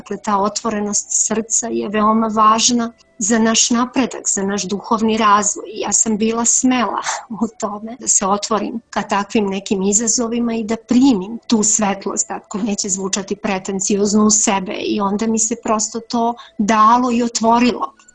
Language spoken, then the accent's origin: Serbian; Šumadija and Western Serbia, Serbia; also born or lived in Kosovo; i meni se tu otvorio taj svet u tom dragačevsko-čačanskom kraju, jer sam ja nekako to detinjstvo delila između ta dva podneblja, jer mi je mama rodom iz Dragačeva, pokojni otac iz Čačka, i tako sam nosila već tada i tada dvozavičajnost.